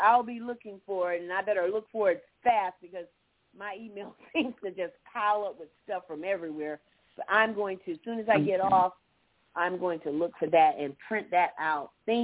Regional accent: Florida, United States; All right, and Antelise is calling from Florida. Well, praise God, my home state.

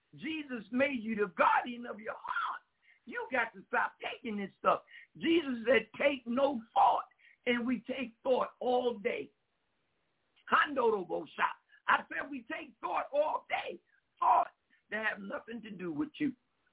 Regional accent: New York, United States; I grew up in New York as a young man.

